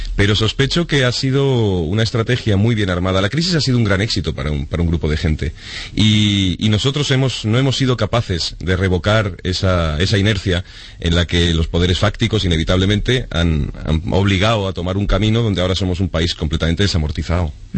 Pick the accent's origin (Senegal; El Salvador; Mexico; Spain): Spain; Madrid, Community of Madrid; Yo soy muy madrileño, muy gato.